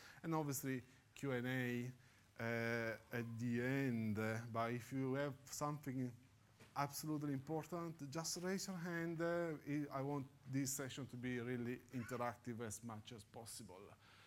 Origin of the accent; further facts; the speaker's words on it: Italy; moved away as an adult; As you guys probably are guessing, I'm originally from Italy.